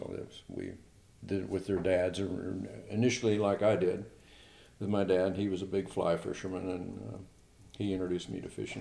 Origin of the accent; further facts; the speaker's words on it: Midwest, United States; Well, I grew up in the Midwest and we lived on the Mississippi.